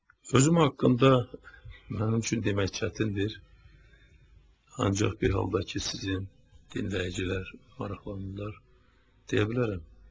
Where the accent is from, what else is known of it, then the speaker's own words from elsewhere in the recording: Nakhchivan, Azerbaijan; moved away; also born or lived in Moscow; vətənə, Azərbaycana qayıtmışam. Öz doğma şəhərimə, anadan olduğum şəhərim Naxçıvana gəlmişəm. Artıq 5 aydan çoxdur ki, Naxçıvanda yaşayıram.